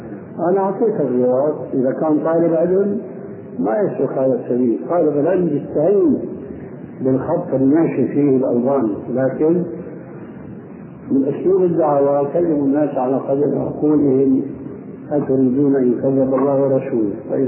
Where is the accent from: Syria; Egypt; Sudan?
Syria; Levant; لكن كما يقول عندنا في الشام الحكي بين بعضنا الآن